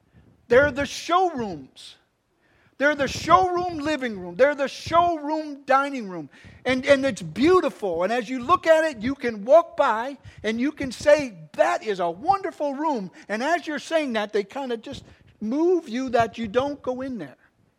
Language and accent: English; Texas, United States; now in Pennsylvania, United States; In 1984, I moved here from Texas to Pennsylvania, and as I was trying to establish from being a Texan to a person in PA, I noticed a few things.